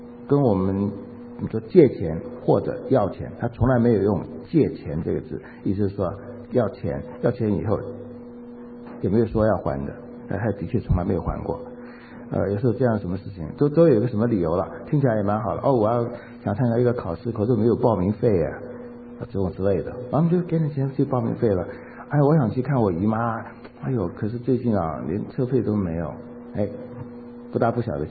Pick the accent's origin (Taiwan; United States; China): China; Shandong; 我们都是山东来的，山东我也山东，哎呀，我们都是乡亲，好吧，就这层关系，都是山东人。